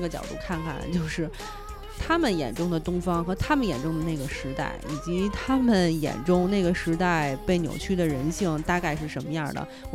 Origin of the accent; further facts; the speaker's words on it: China; 作为我们中国人就会想说啊，拍得不好，没有完全体现出我们中国的风貌